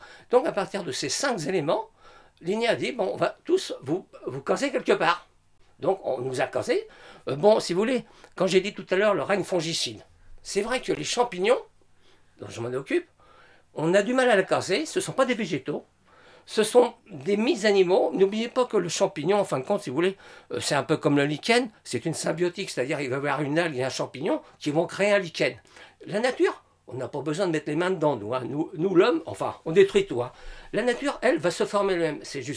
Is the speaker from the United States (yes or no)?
no; Sainte-Adresse, Normandy, France; je suis natif de Saint-Adresse